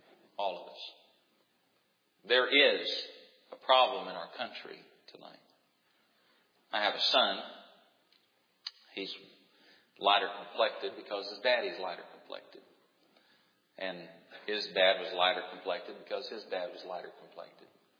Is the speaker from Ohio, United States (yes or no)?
no; Knoxville, Tennessee, United States; I grew up in East Tennessee, Knoxville to be exact. I grew up in a very, what we'd call a very white area.